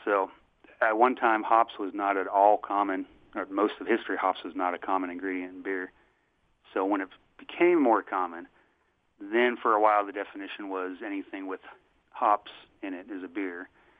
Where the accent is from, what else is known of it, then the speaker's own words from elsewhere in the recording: Kentucky, United States; moved away as an adult; also born or lived in Seattle; Well, my very first brew was actually when I lived in Seattle. I moved from my home state of Kentucky and lived there about 8 years.